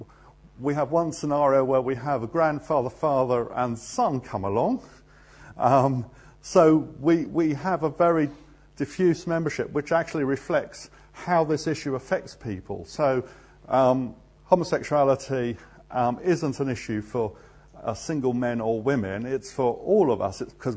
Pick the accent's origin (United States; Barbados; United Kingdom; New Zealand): United Kingdom; Guildford, South East England; I come from Guildford, so everything else in the... It's past the Thames and onwards.